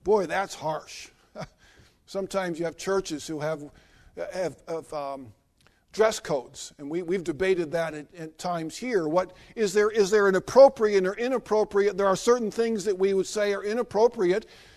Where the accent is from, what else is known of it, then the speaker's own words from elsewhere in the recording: Philadelphia, Pennsylvania, United States; I grew up in Philadelphia, and you never drank the water in Philadelphia, but the suburbs weren't so bad.